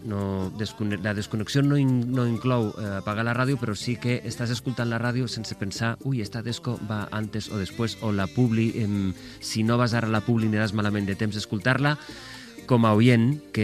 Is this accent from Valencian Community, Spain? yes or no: yes; Valencia, Valencian Community, Spain; moved away as an adult; now in Barcelona, Spain; Soc de València, i quan vaig venir a Barcelona a estudiar el primer any de carrera a l'Autònoma